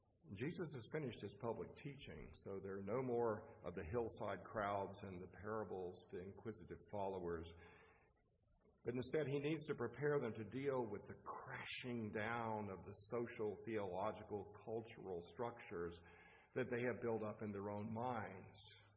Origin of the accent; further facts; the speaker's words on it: Southern US, United States; Now, when I was growing up in the Southern Bible Belt, I would often have my Southern Baptist little friends, or my Church of God little friends